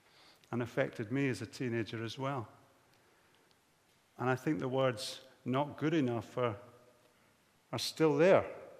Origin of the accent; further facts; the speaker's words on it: Scotland, United Kingdom; as I was growing up in the Highlands